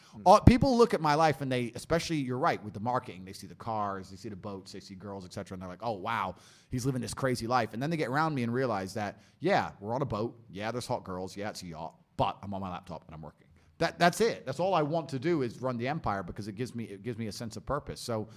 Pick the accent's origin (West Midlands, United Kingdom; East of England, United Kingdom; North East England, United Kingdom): East of England, United Kingdom; Luton; I grew up in Luton, poor on a council estate, and now I'm pretty financially successful.